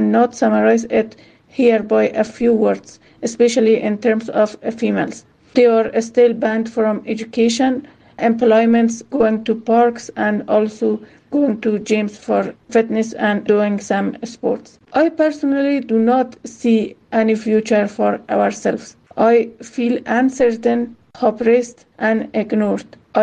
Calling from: Kabul, Afghanistan; Hello, I'm speaking from Kabul, Afghanistan, the country which is under the control of Taliban.

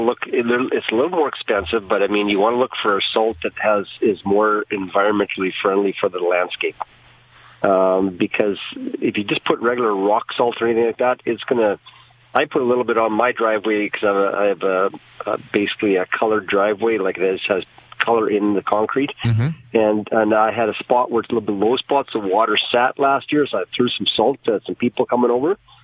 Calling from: Kelowna, British Columbia, Canada

